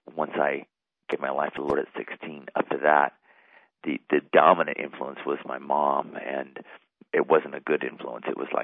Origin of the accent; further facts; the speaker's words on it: San Francisco, California, United States; also born or lived in Sacramento / Fresno; Well, I was born in the Bay Area, around San Francisco, and then grew up there in San Francisco area and Sacramento and Fresno.